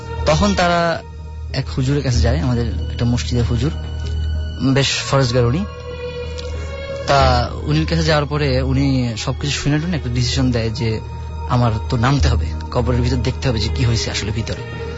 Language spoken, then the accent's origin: Bangla; Bagerhat, Khulna Division, Bangladesh; এটা আমার গ্রামের বাড়ি বাগেরহাটে, একটা অঞ্চল, আমি নাম বলছি না।